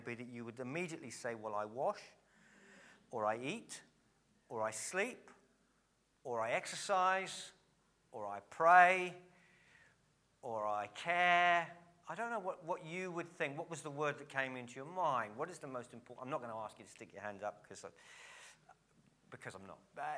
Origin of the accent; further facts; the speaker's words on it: Cambridge, East of England, United Kingdom; now in Sutton Coldfield, United Kingdom; Those who don't know me, I'm from Cambridge, but I'm minister of a church in Sutton Coalfield on the edge of Birmingham.